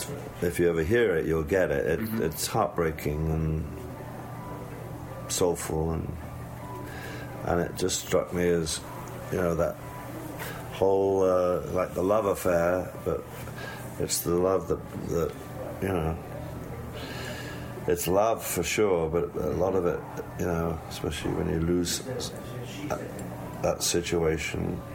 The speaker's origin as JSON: {"language": "English", "region": "England", "country": "United Kingdom", "said": "We as young English lads very unfairly, I think, oh, don't go out in the street in New York, you're going to get mugged."}